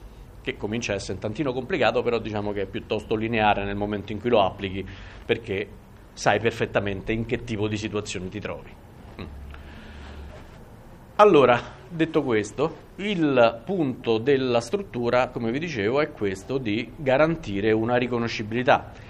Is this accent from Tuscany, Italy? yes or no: no; Rome, Lazio, Italy; Saprete che io sono romano, sono abbastanza fiero di essere romano, quindi ogni tanto indulgo.